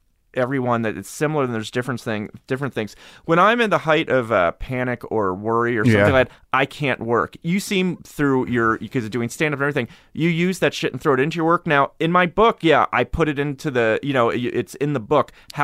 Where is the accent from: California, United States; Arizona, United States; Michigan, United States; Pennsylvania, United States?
Pennsylvania, United States; Harrisburg; I grew up in Harrisburg.